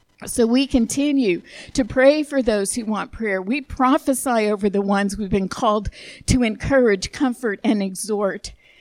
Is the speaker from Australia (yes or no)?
no; the North, United States; I grew up in the North, and you didn't have sweet tea in the North.